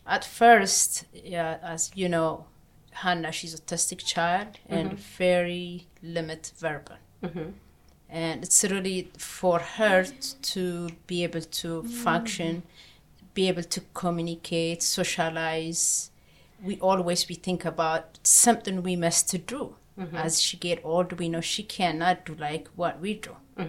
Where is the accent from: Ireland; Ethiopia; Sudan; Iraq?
Ethiopia; English is a second language; now in New Jersey, United States; I'm from Ethiopia. I came to United States 1996 April.